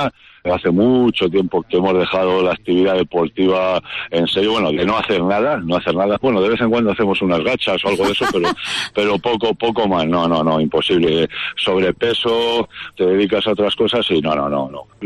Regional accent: Leganés, Community of Madrid, Spain; eso viene de cuando empecé a jugar a balonmano, allá en mi pueblo, en Leganés.

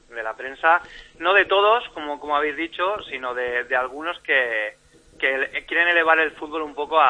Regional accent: Elche, Valencian Community, Spain; y soy de Elche

